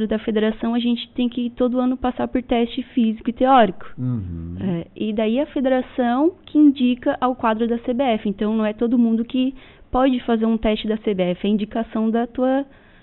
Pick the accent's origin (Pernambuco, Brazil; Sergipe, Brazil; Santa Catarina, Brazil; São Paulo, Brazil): Santa Catarina, Brazil; Aiurê; now in Criciúma, Brazil; Eu sou lá do Airê, lá do pé da serra de Grão-Pará.